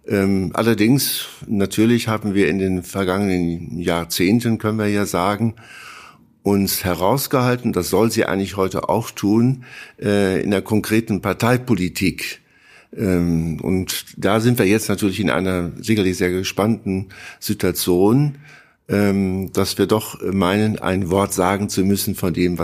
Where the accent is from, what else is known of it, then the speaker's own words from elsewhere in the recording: Germany; Ich bin auch in der Bundesrepublik Deutschland groß geworden. Ich bin also sozusagen auch ein Nachkriegskind.